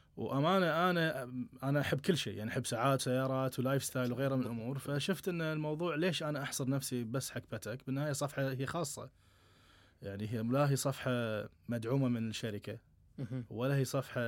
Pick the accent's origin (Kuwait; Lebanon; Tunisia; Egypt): Kuwait; يعني إحنا تعودنا إن هذا الساعات شوية الكالتشر مالنا يكون التحفظ فيه هو الشيء السائد